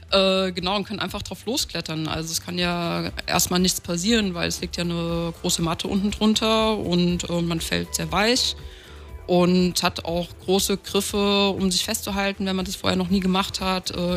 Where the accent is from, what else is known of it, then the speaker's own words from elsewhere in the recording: Mainz, Rhineland-Palatinate, Germany; now in Berlin, Germany; Genau, und bin dann 2012 nach Berlin gezogen. Ich komme ursprünglich aus Mainz